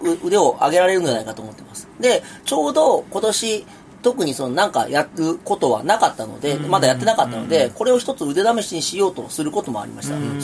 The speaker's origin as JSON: {"language": "Japanese", "town": "Nagoya", "region": "Aichi", "country": "Japan", "said": "私は名古屋です。"}